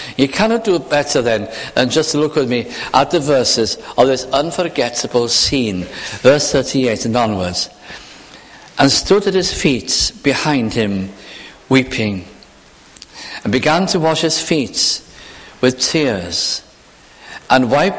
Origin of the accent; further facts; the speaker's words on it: North West England, United Kingdom; I was brought up in the Welsh community in South Lancashire.